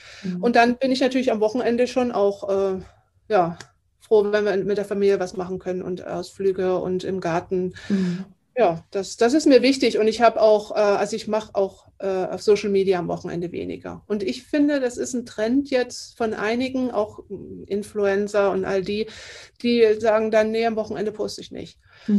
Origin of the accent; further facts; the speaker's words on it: Germany; first language German; jetzt biete ich speziell was auch in Deutschland, ist ja für mich auch schöner, ne? Weil es ist ja meine Muttersprache.